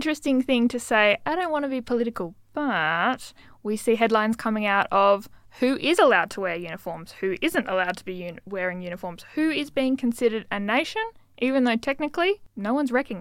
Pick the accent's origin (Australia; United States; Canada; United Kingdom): Australia; being aware of where we're located as an Australian